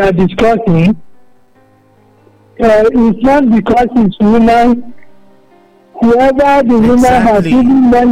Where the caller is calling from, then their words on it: Uganda; from Uganda.